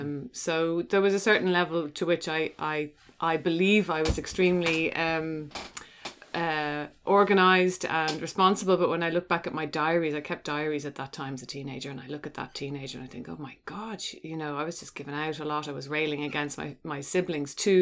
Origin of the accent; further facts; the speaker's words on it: Glenageary, Leinster, Ireland; born there; I was born in Glenageary, which is just up the hill from Dunleary.